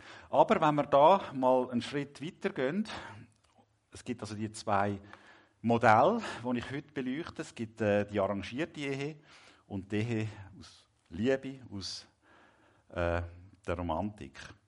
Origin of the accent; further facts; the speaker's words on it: Switzerland; wie das Scheidungsrate bei uns in der Schweiz in etwa zu liegen kommt.